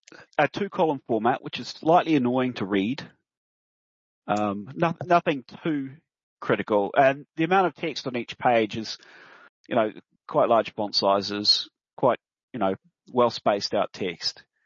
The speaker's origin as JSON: {"language": "English", "country": "New Zealand", "said": "another amazing science fiction film from made in New Zealand, my home country"}